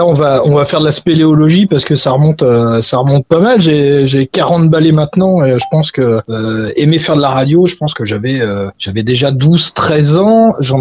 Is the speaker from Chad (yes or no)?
no; Caen, Normandy, France; parce que je suis de Caen à la base